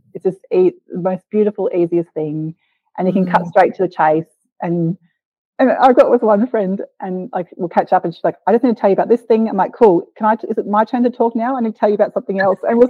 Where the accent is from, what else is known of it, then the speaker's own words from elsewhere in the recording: Brisbane, Queensland, Australia; now in Hobart, Australia; I've lived all over Australia. I grew up in Meanjin, Brisbane, and now based in Nipaluna, Hobart.